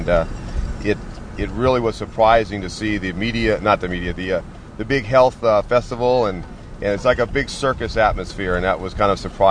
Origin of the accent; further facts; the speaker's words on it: Fairfield, California, United States; the Solano Bicycle Classic in Fairfield, my hometown